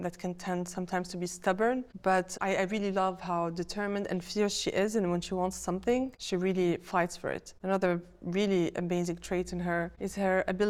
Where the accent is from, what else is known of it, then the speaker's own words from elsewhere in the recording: Tunis, Tunis Governorate, Tunisia; So we are French, but also Tunisian, because he really wanted us to have that print of Tunisia as our roots. Mm. So we came back here and I grew up in Tunis. Actually, my childhood house is two blocks away from here. So Carthage is where I grew up.